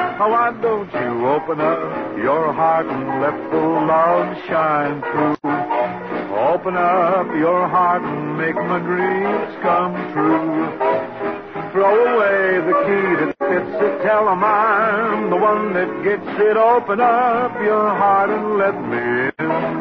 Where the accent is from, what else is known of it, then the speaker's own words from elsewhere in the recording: Tacoma, Washington, United States; born there; Well, I was born in Tacoma, Washington, and...